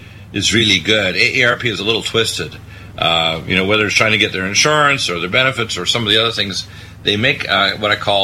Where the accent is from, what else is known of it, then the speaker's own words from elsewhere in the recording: Detroit, Michigan, United States; born there; also born or lived in Canada; I'm an American born in Detroit, but the first part of my career I lived in Canada.